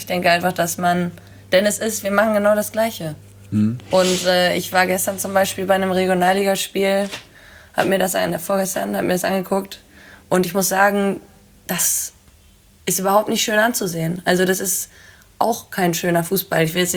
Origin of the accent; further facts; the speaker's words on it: Bad Segeberg, Schleswig-Holstein, Germany; Nee, ich komme aus Bad Segeberg.